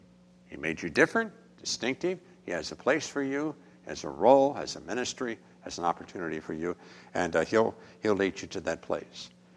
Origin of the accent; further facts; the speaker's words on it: West Virginia, United States; I grew up in West Virginia. You all know that.